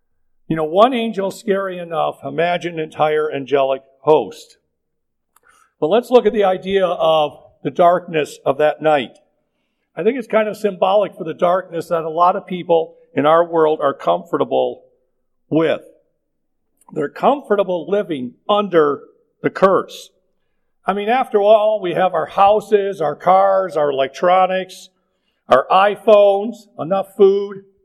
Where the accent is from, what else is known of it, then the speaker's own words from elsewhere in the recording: Detroit, Michigan, United States; I know nothing about sheep. I'm from Detroit, for crying out loud.